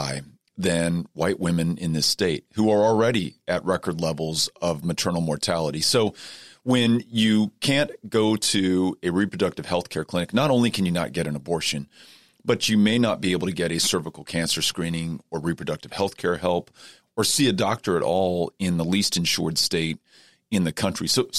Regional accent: El Paso, Texas, United States; in my hometown of El Paso

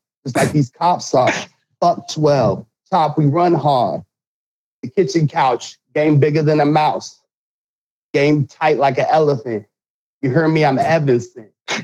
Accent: Nigeria; But my answer is I'm Nigerian, so I eat fufu.

